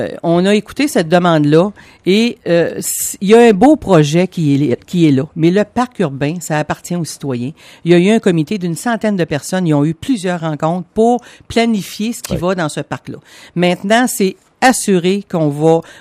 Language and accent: French; Quebec, Canada; now in Rivière-du-Loup, Canada; Non, moi, je suis une Gaspésienne. Bon, ça fait 40 ans que je suis à Rivière-du-Loup.